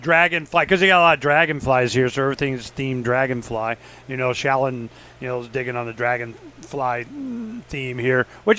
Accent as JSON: {"language": "English", "region": "Florida", "country": "United States", "said": "I'm from Florida, so I've had a lot of dragonflies."}